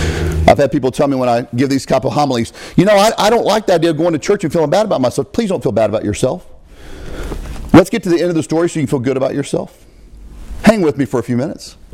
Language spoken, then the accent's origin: English; Arkansas, United States; I grew up a family in Arkansas.